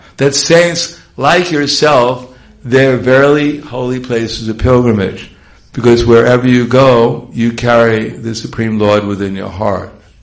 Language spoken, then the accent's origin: English; New York, United States; because I come from New York, and you don't bow down.